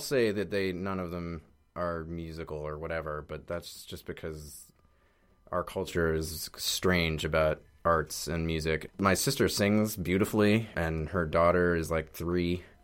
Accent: Boston, Massachusetts, United States; now in Brooklyn, United States; Boston, and outside Boston, yeah. Suburban Boston.

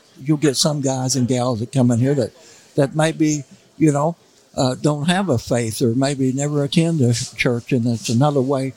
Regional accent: Missouri, United States; I come from the Missouri Boot Hill. And, of course, born in 49 and all we had was rabbits and squirrels and coons to hunt, you know.

